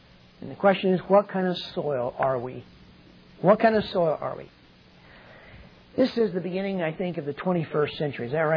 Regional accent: Delaware, United States; Now, where I grew up in Delaware, it has to put up with a whole lot of cold.

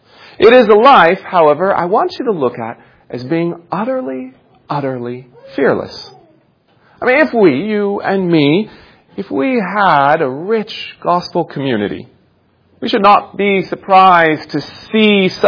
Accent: Santa Cruz, California, United States; Sounds like my hometown of Santa Cruz sometimes.

